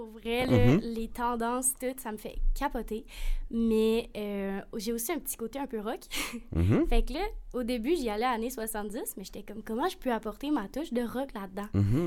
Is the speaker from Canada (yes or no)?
yes; Saguenay, Quebec, Canada; Parce que ben, je viens du Saguenay.